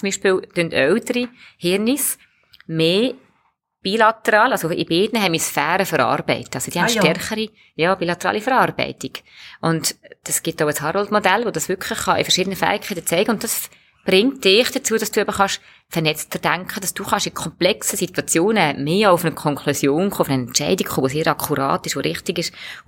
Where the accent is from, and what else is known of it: Switzerland